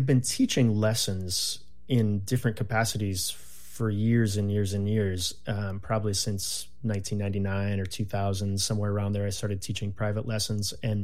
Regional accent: Wisconsin, United States; moved away as an adult; also born or lived in Terre Haute, Indiana / Minnesota; now in Oregon, United States; I was born in Terre Haute, Indiana, a place that I don't remember much about because I left when I was very young, but lived most of my growing up years in various spots of Wisconsin and Minnesota. And eventually in 06, moved myself out this way to Oregon.

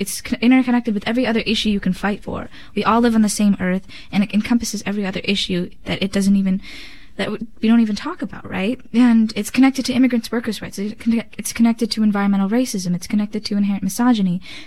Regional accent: United States; I think growing up in America, a country that adheres to a form of white nationalism

